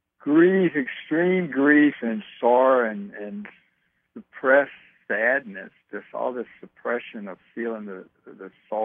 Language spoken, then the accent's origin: English; Southern United States, United States; born there; I was born in the South, And until I was in the first grade, I always heard about the war.